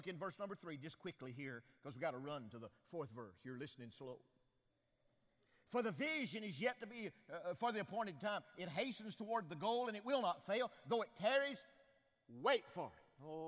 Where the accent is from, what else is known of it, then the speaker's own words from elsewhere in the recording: St. Clair Shores, Michigan, United States; born there; I said, wonderful. I was born in Michigan. She said, really? I said, yeah, St. Clair Shore.